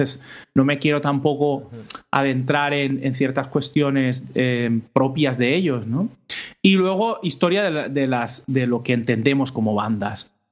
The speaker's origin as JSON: {"language": "Spanish", "town": "Bellreguard", "region": "Valencian Community", "country": "Spain", "tie": "born or raised there", "said": "con la banda de mi pueblo, de Bellreguard, en Valencia"}